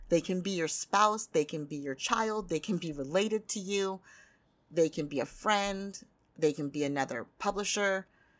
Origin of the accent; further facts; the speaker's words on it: United States; And I think for me as an American, I was really focused on getting awards from American publishing awards